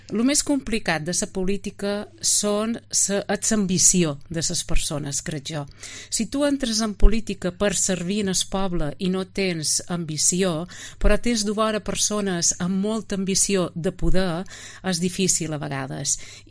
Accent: Ciutadella, Balearic Islands, Spain; vull retornar a la meua societat, que és el meu poble, Ciutadella, part del que he rebut.

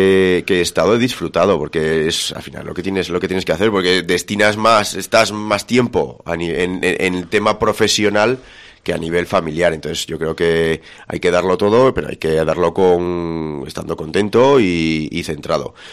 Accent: Tudela, Navarre, Spain; aquí los que somos de Tudela pues nos conocemos un poco todos

